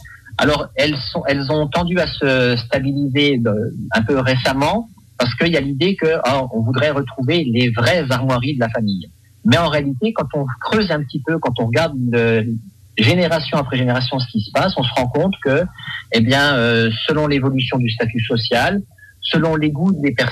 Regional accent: France; Alors, moi, je suis français

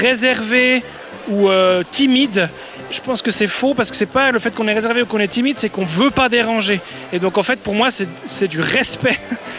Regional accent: Switzerland; Par contre, vu que je suis un vrai Suisse

